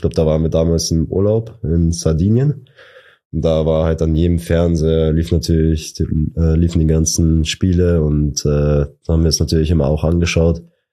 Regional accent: Straubing, Bavaria, Germany; Nee, direkt aufgewachsen bin ich in Straubing in der Stadt. Ich glaube, mit 10 Jahren sind wir dann in ein Dorf gezogen. Das war so circa 10 bis 15 Minuten von Straubing dann.

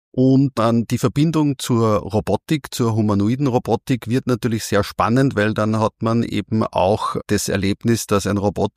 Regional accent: Linz, Upper Austria, Austria; Ja, waschechter Oberösterreicher, geboren in Linz, immer in Linz gelebt, bis auf ein Auslandsjahr im Studium und jetzt etwas aufs Land gezogen Richtung Leonding, aber Oberösterreich bin ich immer treu geblieben.

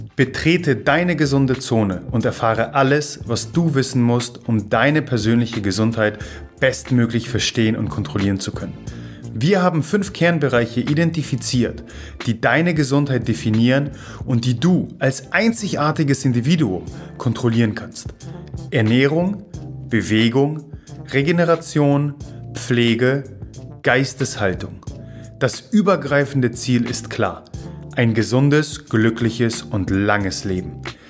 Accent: Gdynia, Pomeranian Voivodeship, Poland; German is a second language; Also ich komme ja aus Gdynia, was ja gleich bei Gdańsk, also Danzig liegt.

